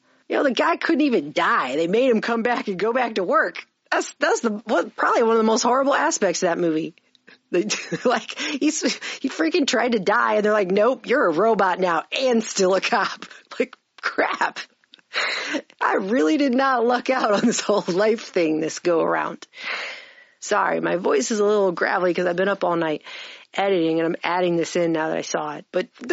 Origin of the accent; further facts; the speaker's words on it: United States; I'm American, so I'm never, ever, ever, ever going to ever agree ever.